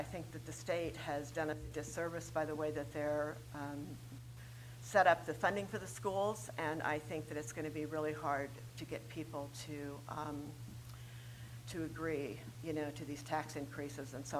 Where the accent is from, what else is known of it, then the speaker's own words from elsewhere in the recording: Ridgefield, United States; I was born and raised in Ridgefield. Our farm was over next to Jones Farm. So it was Richards Bean Farm